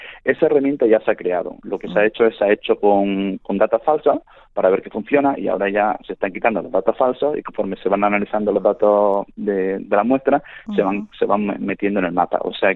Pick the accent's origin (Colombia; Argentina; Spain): Spain; El Ejido, Andalusia; la zona en la que yo me crié, aquí en el Ejido de Almería